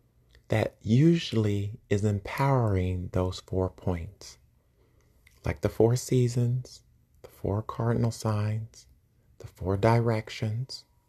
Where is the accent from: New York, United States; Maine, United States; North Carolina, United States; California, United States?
New York, United States; I'm a New Yorker, so if you hear this sound, it's because it's my heater and it's keeping me warm.